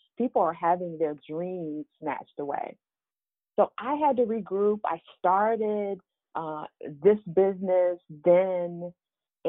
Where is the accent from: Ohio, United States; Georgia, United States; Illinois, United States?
Ohio, United States; Cleveland; now in DMV, United States; yes, I live in the DMV, but I am originally from Cleveland, Ohio.